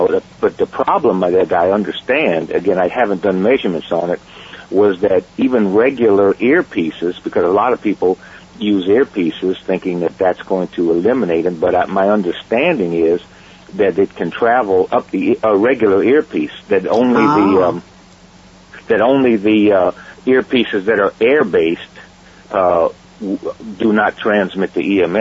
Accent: Denver, Colorado, United States; I'm from Denver originally, and it gets pretty cold there.

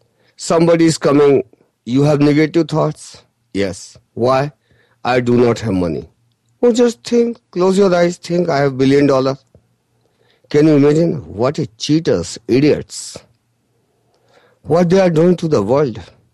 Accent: India; English is a second language; I'm from India, I don't know the exact term for that man

